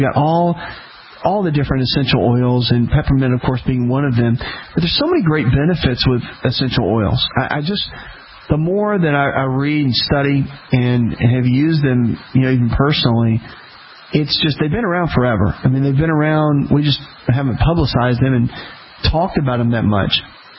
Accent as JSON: {"language": "English", "region": "the South", "country": "United States", "tie": "born or raised there", "said": "Now, listen, I grew up in the South. I grew up fishing catfish, humongous catfish I would catch."}